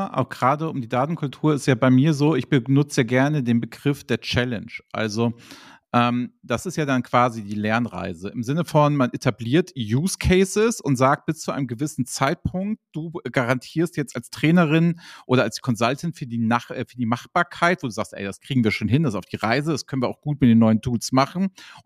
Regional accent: Northern Germany, Germany; born there; Ich bin ja nun, sag ich mal, gebürtiger Norddeutscher

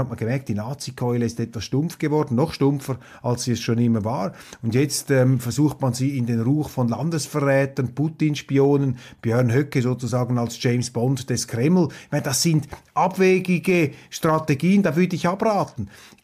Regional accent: Switzerland; als Schweizer ist das Deutschland nicht wie die Schweiz

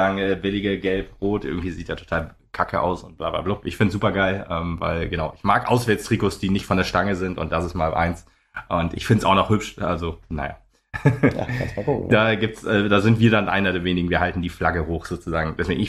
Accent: Meppen, Lower Saxony, Germany; Wir kommen aus Mappen der Stadt an der Ems

